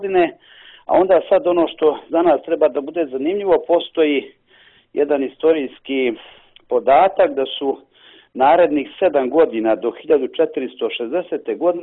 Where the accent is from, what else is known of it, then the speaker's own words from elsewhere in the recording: Montenegro; pita nas odakle ste, iz Crne Gore